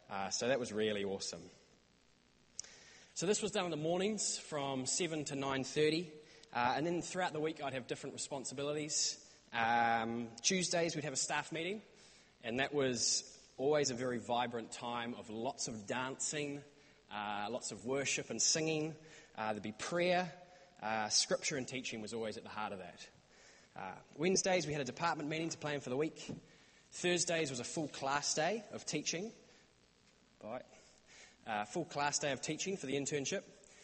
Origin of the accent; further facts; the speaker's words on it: New Zealand; accent: New Zealand; I'm from New Zealand.